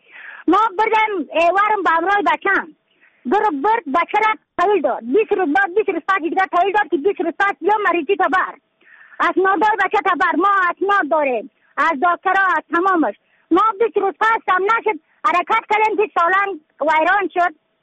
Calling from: Badakhshan, Afghanistan

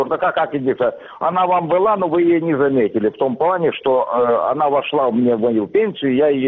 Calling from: Armyansk, Crimea, Ukraine; Я из Армянска.

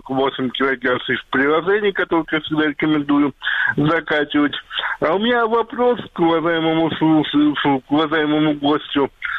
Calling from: Moscow, Russia; я звоню из России, из Москвы

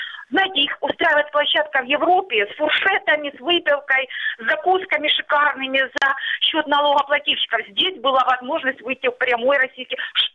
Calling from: Luhansk Oblast, Ukraine; Я с Луганщины.

